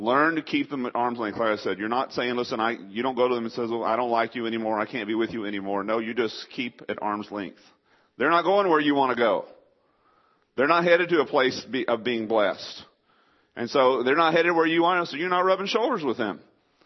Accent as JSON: {"language": "English", "region": "Texas", "country": "United States", "lives_now": "Brownsville, United States", "said": "Well, I'm not from here either. I'm from another part of Texas, southeast Texas."}